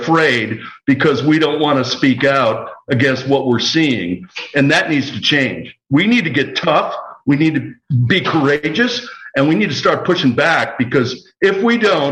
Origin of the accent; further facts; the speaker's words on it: Wisconsin, United States; I was born and raised in Wisconsin, originally under the American Lutheran Church